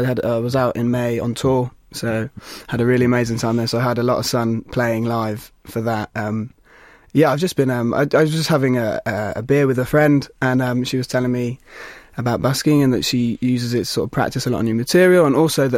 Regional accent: Worcester, West Midlands, United Kingdom; I'm from Worcester originally, and I used to busk a lot around there, cut my teeth on that sort of thing.

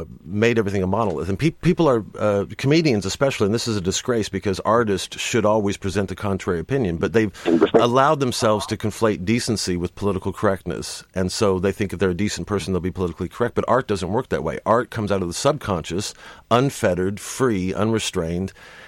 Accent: London, United Kingdom; I am a Londoner, exactly.

